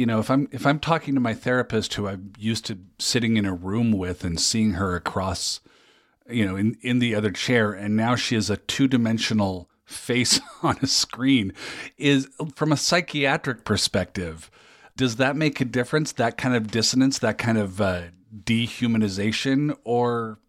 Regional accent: Minnesota, United States; Yeah, no, I as a Minnesotan, I feel you on that one.

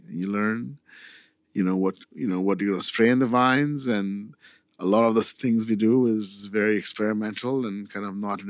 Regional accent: India; I'm from India

